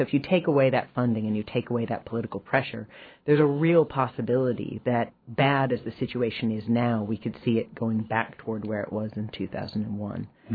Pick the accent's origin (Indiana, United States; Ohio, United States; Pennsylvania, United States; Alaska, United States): Alaska, United States; Juneau; now in Kabul, Afghanistan; I grew up in Juneau.